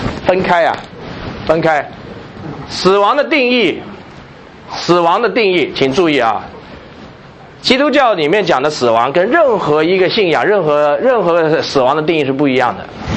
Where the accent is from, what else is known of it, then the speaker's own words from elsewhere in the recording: China; 我们中国人说，这个整个宇宙的开始就是气的开始啊。